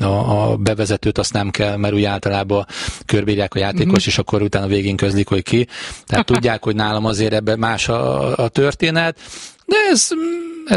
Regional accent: Pécs, Baranya, Hungary; now in Nyíregyháza, Hungary; ha Nyíregyházáról hazamegyek ugye pécsiként

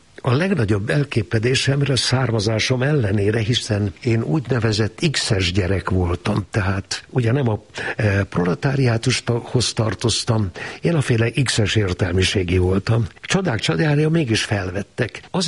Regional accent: Kunmadaras, Jász-Nagykun-Szolnok, Hungary; born or raised there

